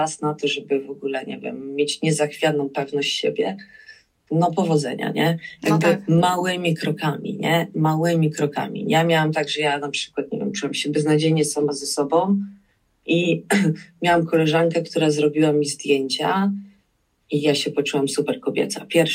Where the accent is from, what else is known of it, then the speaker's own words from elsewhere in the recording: Wrocław, Lower Silesian Voivodeship, Poland; No bo jakby gdzie ja z Wrocławia robiąca jakieś wizerunkowe rzeczy, czy nie wiem, pracująca w IT